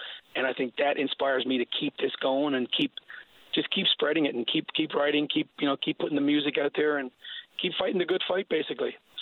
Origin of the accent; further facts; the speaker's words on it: Placentia, California, United States; it's a great place to grow up in. I mean, my hometown, Placentia. I'm appreciating it now more as I get older.